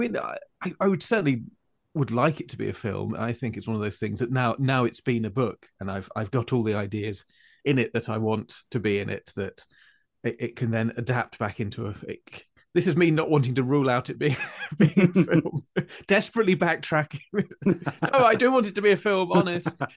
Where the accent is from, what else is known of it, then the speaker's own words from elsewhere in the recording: East Midlands, United Kingdom; But I grew up in Lincolnshire, so it's very much based on that kind of flat, wild, rural Lincolnshire countryside with the little island villages.